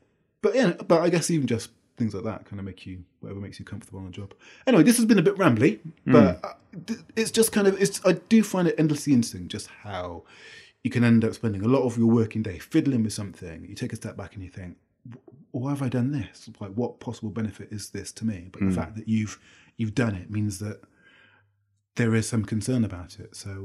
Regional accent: Bristol, South West England, United Kingdom; growing up in Bristol.

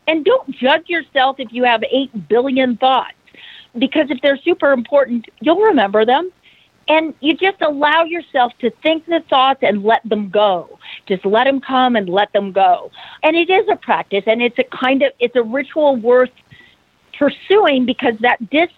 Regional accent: Idaho, United States; But but I've always felt, even when I was little, you know, growing up in Idaho, and I go out to there's a memorial out in a beautiful spot on the river.

